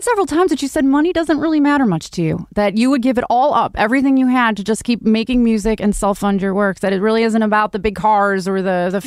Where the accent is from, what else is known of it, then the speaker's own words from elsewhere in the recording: United States; Well, I like you, and I'm an American, and we're the ones that matter, so I love you.